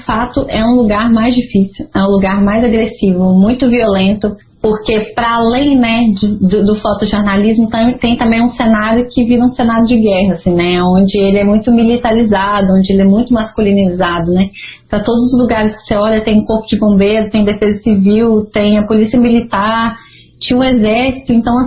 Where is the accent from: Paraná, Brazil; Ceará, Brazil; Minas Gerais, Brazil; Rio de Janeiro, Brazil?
Minas Gerais, Brazil; por ser também vizinha, né, de Mariana, vizinha do crime, eu ainda não entendia como mineira, assim, né, o que é ser mineira. Ah, eu vim de uma terra, de montanhas, de cafezinho, de pessoas acolhedoras